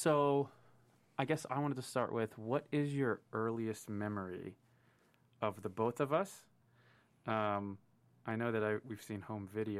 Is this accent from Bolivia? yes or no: no; San Francisco, California, United States; We grew up in San Francisco. I barely remember. I don't remember anything in San Francisco